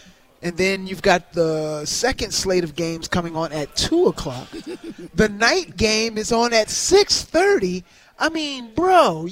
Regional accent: Atlanta, Georgia, United States; every football fan that knew I was in town from Atlanta had one question.

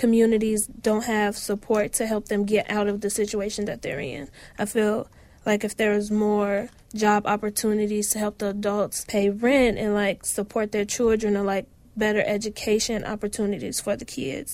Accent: Chicago, Illinois, United States; Yeah, growing up in Lathrop Homes, it was pretty tough. Growing up in Chicago, period, and not from the suburbs, it's pretty tough.

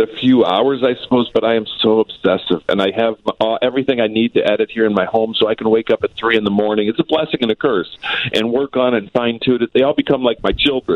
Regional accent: Toledo, Ohio, United States; Ohio, Toledo, Ohio. Not far from you.

